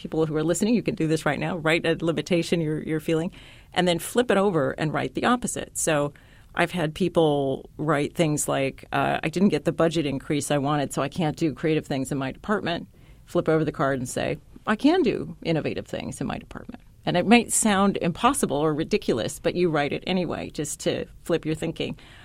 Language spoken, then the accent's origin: English; San Diego, California, United States; I grew up in San Diego, California. So every kid had a beach party for their birthday.